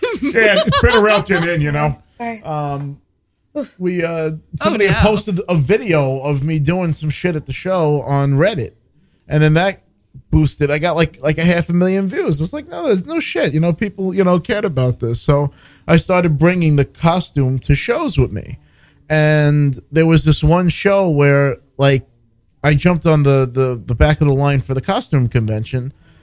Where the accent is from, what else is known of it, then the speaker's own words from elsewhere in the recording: New York, United States; I'm a New Yorker, you know.